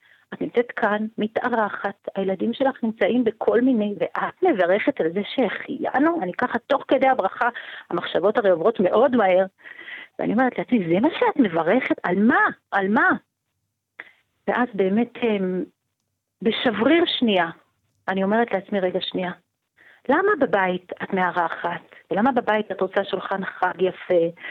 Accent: Safed, Northern District, Israel; now in Golan Heights, Israel; גדלתי בצפת, גדלתי בשליחות, הייתי בת של אבי נשלח, עליו השלום נשלח על ידי הרבי מלובביץ' לבנות קהילה חבדית בצפת, ואנחנו המשכנו את השליחות, והיום ברמת הגולן, ברוך השם.

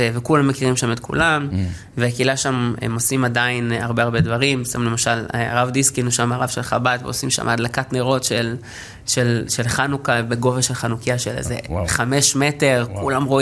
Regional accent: Munich, Bavaria, Germany; אני גדלתי, נולדתי וגדלתי בגרמניה.

